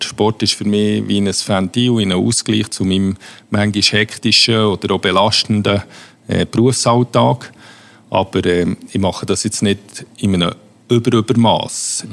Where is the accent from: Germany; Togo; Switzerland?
Switzerland; Huttwil, Bern; Landsendu aus Huttwil.